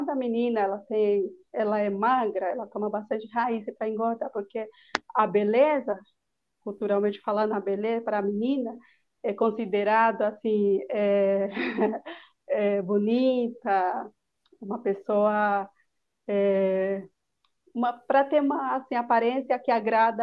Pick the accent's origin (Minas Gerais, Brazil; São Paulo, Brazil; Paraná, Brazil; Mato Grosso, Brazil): Mato Grosso, Brazil; E eu nasci na Irra Kalapalo, uma aldeia que você conheceu